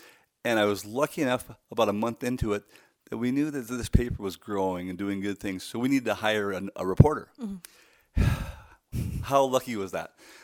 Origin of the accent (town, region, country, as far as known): Forsyth, Montana, United States; born or raised there; also born or lived in Edinburgh, Scotland